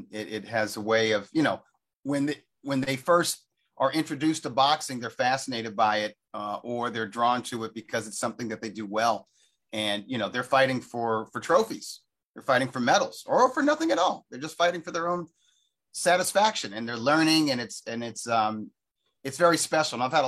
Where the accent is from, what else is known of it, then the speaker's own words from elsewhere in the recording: Inglewood, California, United States; I could see that fight landing at the SoFi Stadium right here in my hometown of Inglewood.